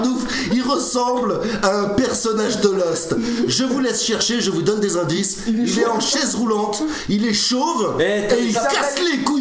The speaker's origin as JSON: {"language": "French", "country": "Portugal", "accent": "Portuguese", "second_language": "French", "said": "Moi je parle avec mon accent de Portugal."}